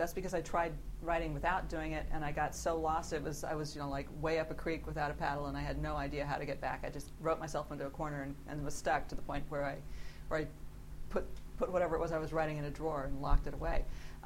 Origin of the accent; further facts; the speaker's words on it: United States; I'm an American. I'm living here.